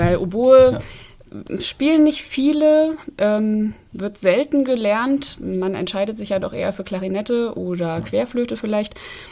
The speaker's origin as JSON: {"language": "German", "town": "Petersberg", "region": "Hesse", "country": "Germany", "tie": "born or raised there", "also_born_or_lived": "Fulda", "said": "Ich bin Oboistin, bin in Fulda geboren, in Petersberg aufgewachsen und habe auch immer noch ganz viele Verbindungen hier nach Fulda, weil ich hier auch musikalisch viel zu tun habe. Werd auch tatsächlich wieder zurück nach Petersberg ziehen im nächsten Frühjahr"}